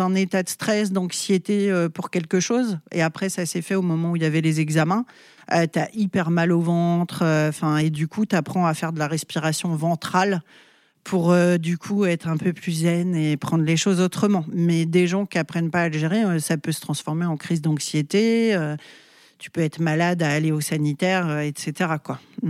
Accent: Saint-Nazaire, Pays de la Loire, France; born there; je suis née à Saint-Nazaire, donc c'est à 60 km environ de Nantes, au bord de la mer. C'est l'estuaire de la Loire.

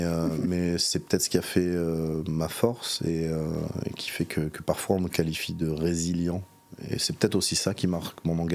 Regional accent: Nice, Provence-Alpes-Côte d'Azur, France; born there; also born or lived in Monaco / Paris region; Je suis né à Nice, je ne suis pas né très loin.

